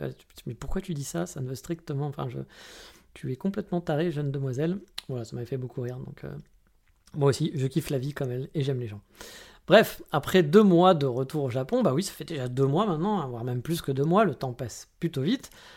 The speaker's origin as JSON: {"language": "French", "country": "France", "lives_now": "Japan", "said": "on est français"}